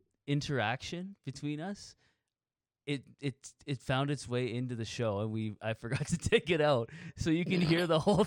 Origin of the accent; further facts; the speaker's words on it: Canada; We're Canadian.